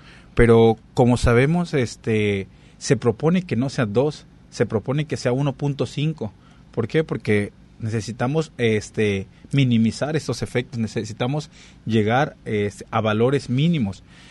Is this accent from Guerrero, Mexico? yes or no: yes; Acapulco, Guerrero, Mexico; yo, como lo sabes, Bart, soy de Acapulco